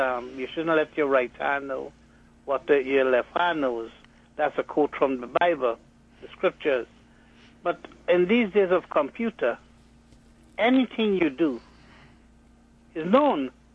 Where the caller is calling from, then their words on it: Brooklyn, New York, United States; I'm here. I'm calling from Brooklyn.